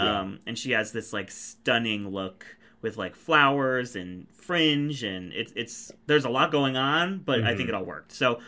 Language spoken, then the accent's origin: English; United States; me, it's me, I'm stupid American.